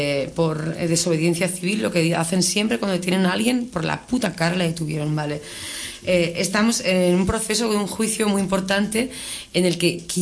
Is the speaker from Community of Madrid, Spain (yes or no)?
no; Errenteria, Basque Country, Spain; now in Barcelona, Spain; Yo que soy vasca y que soy de Rentería, cuando vine aquí y conocí lo que es la Guardia Urbana, flipé.